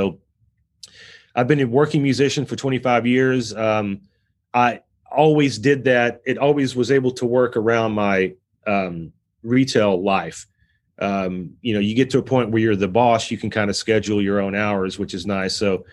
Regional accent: Texas, United States; now in Dallas, United States; I'm from North Texas and moved to Dallas in 2001.

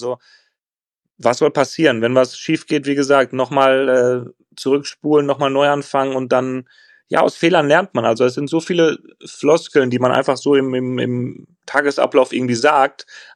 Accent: Essen, North Rhine-Westphalia, Germany; ich komme ja eigentlich aus Altenessen. Altenessen sagt man immer, ist dann halt so ein bisschen Ghetto. Aber auch da, wenn du da halt so drin bist, merkst du das nicht. Ne? Jetzt wohne ich halt woanders, jetzt wohne ich im Essener Süden, ein bisschen schöner.

